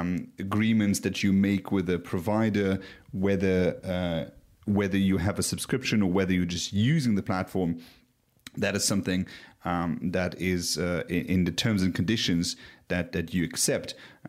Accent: Luxembourg; This was the Data Privacy Agency of the Grand Duchy of Luxembourg, my home country

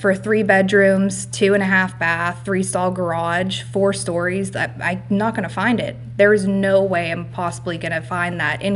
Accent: Darlington, Pennsylvania, United States; I grew up in Darlington, Pennsylvania, and that is right on the line of East Palestine.

